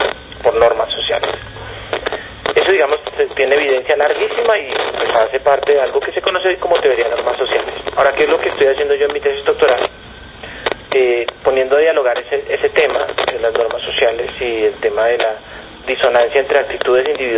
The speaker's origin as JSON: {"language": "Spanish", "region": "Bogotá", "country": "Colombia", "tie": "born there", "said": "Yo nací en Bogotá y también tengo por ahí un ancestro inglés por el lado chocuano y un ancestro noruego por el lado tumaqueño."}